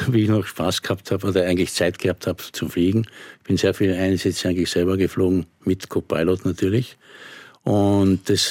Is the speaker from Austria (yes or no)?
yes; Austria; wir haben keinen Versorgungsauftrag, wie man sagt, bei uns in Österreich.